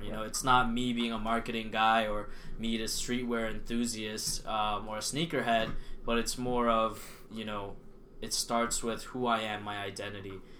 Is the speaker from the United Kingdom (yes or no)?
no; Los Angeles, California, United States; So, growing up in Los Angeles, I was raised under, I guess, the streetwear influence, right when internet blogging was popping off.